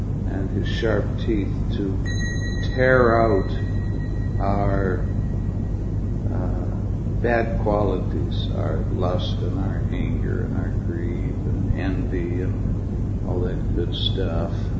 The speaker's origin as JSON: {"language": "English", "country": "Canada", "said": "I'm from Canada, and we taught the whole world how to play ice hockey."}